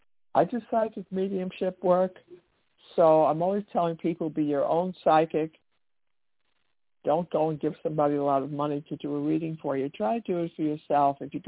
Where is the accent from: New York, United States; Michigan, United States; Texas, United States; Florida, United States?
New York, United States; Brooklyn; I have to remember not to speak like I'm from Brooklyn, even though I am.